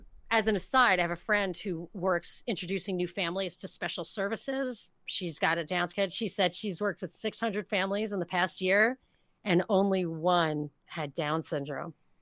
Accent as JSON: {"language": "English", "region": "New York", "country": "United States", "also_born_or_lived": "Atlanta, United States", "said": "you kids are from the South. Like, we lived in Atlanta and stuff. I'm like, I'm from New York."}